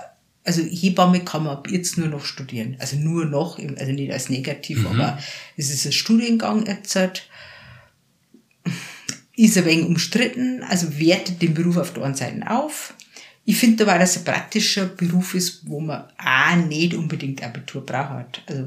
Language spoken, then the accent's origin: German; Salzburg, Austria; In der Nähe von Schlusskirchen, Wilhelmsberg, Salzburg, Schlusskirchen. Und ich bin da einfach voll in Natur aufgewachsen